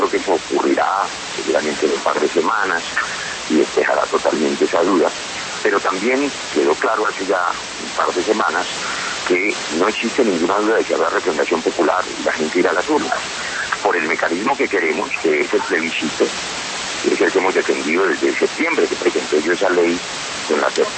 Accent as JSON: {"language": "Spanish", "country": "Colombia", "said": "somos los colombianos"}